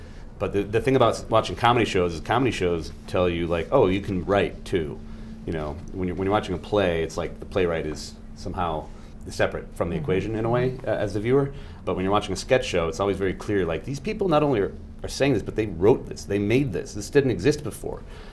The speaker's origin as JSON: {"language": "English", "town": "Chicago", "region": "Illinois", "country": "United States", "tie": "born or raised there", "said": "growing up in Chicago, you had the luxury of being very close to a lot of artistic institutions"}